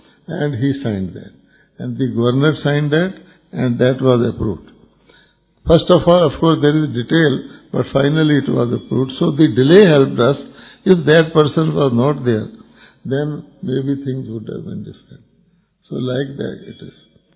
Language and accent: English; Amritsar, Punjab, India; He said, Amritsar. I said, I am also from Amritsar.